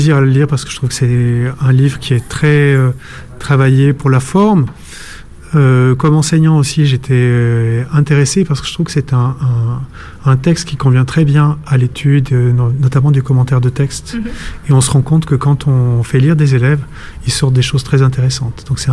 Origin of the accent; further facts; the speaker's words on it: Valais, Switzerland; comme je suis valaisan, je connaissais déjà quand même une bonne partie des choses